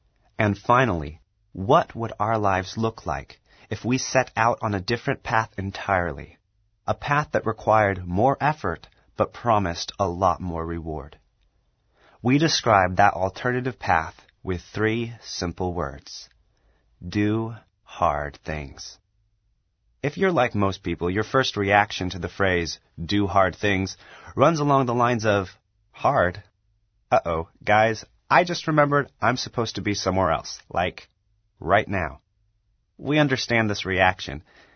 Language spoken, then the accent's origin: English; Oregon, United States; We're 19-year-old twin brothers, born and raised in Oregon, taught at home by our parents, and striving to follow Christ as best we can.